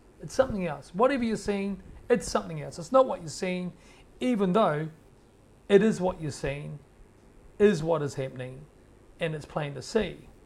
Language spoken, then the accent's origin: English; Auckland, New Zealand; Because I grew up in Auckland for most of my life and I don't ever remember seeing clouds like that.